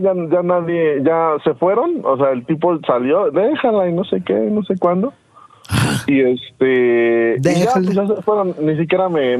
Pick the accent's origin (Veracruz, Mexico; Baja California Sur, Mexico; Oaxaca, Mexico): Oaxaca, Mexico; Yo soy de Oaxaca.